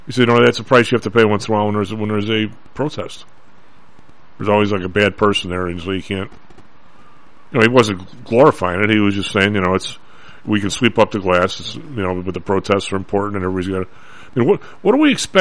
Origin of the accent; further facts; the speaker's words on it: Illinois, United States; And I get it. I come from the South Side. I mean, I get it.